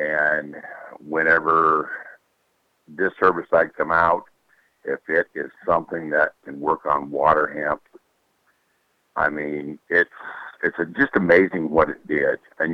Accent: Adair, Iowa, United States; from Adair, Iowa.

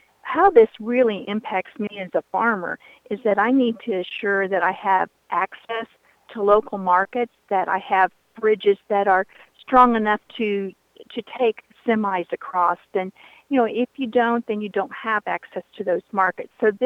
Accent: Indiana, United States; I'm from Shelby County, Indiana, which is just south of Indianapolis.

